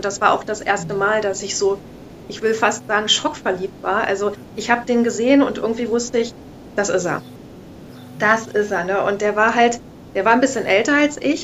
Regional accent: Tangermünde, Saxony-Anhalt, Germany; also ich bin in Tangermünde groß geworden und wir haben so eine Stephanskirche mit einem Wahnsinnskirchturm

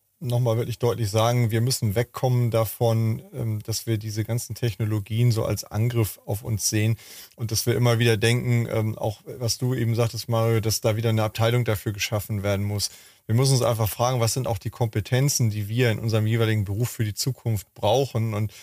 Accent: Hamburg, Germany; ich komme ja aus Hamburg

